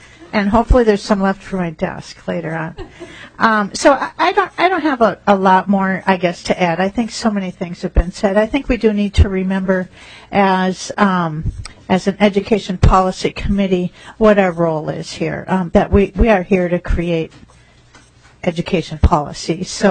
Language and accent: English; Stillwater, United States; In my school district, I'm from Stillwater, 40% of the kids are involved only in athletics.